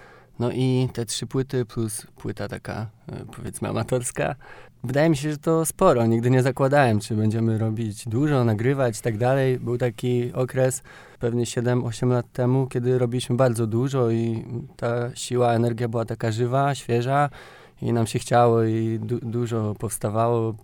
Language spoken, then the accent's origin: Polish; Lubawa, Warmian-Masurian Voivodeship, Poland; zagrałem w moim rodzinnym miasteczku w Lubawie